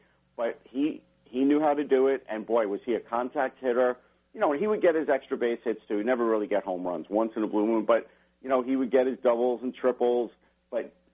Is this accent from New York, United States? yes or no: yes; North Massapequa, New York, United States; I grew up in North Massapequa, and everybody would have the argument, who was better, Tom Seaver or Vida Blue at the time?